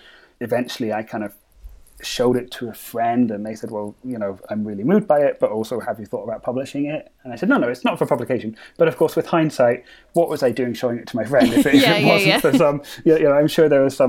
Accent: Edinburgh, Scotland, United Kingdom; we're from Edinburgh, and I got to talk at the Edinburgh Book Festival

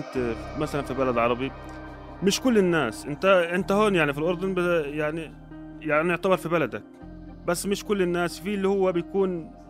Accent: Egypt; أنا كمصري

